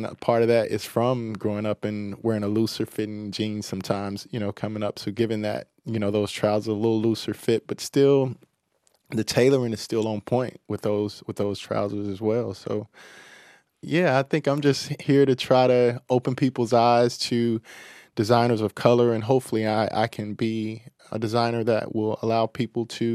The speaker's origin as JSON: {"language": "English", "region": "North Carolina", "country": "United States", "tie": "born or raised there", "said": "because I think the streetwear growing up in North Carolina, you know, growing up in the 80s and the 90s"}